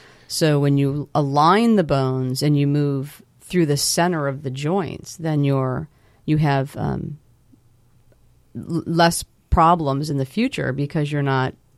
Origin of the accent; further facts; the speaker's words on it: East Coast, United States; I was at a rock quarry on the East Coast because I grew up on the East Coast.